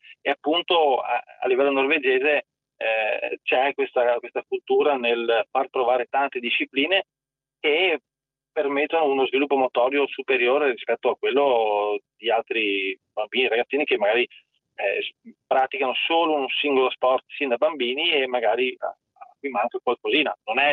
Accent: Friuli-Venezia Giulia, Italy; io parlo, sono del Friuli Venezia Giulia, quindi conosco bene anche la realtà slovena

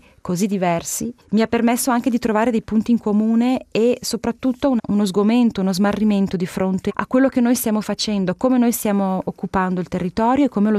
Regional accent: Ticino, Switzerland; sono cresciuta in Ticino, in questa zona del Ticino che si allunga, che va dalla Lombardia verso le Alpi

